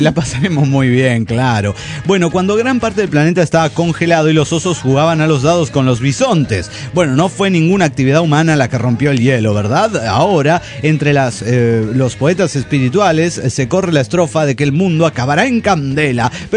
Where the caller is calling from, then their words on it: Caracas, Capital District, Venezuela; de Caracas, Venezuela.